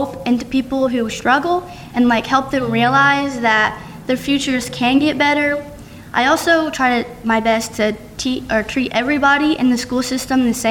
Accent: Kentucky, United States; I grew up in Todd County, which is a generally small town in Kentucky, which you guys know because you live here too.

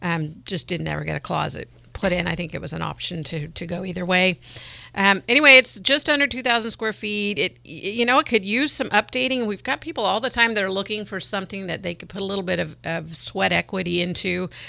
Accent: California, United States; Because I grew up in Marin County, so very similar climate, right down the freeway.

